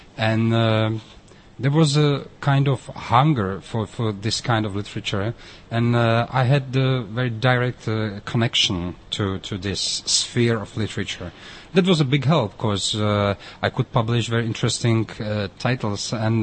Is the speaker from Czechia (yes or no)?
yes; Brno, South Moravian Region, Czechia; I'm citizen of Brno. It's my hometown, and I like the town, the city, and I know a lot of very interesting people living here and writing here.